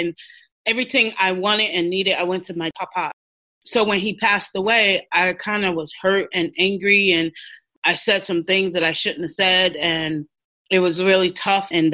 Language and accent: English; Brooklyn, New York, United States; I grew up in Brooklyn, New York, the concrete jungle.